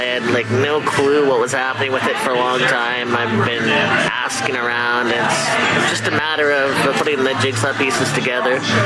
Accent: Vancouver, British Columbia, Canada; also born or lived in United States; I've mostly lived around Vancouver after moving here when I was a kid. I mean, I'm originally from the States, but mostly I've been Vancouver, like, all around my life

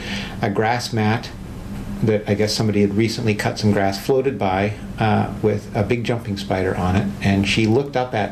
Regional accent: Canada; I'm originally Canadian

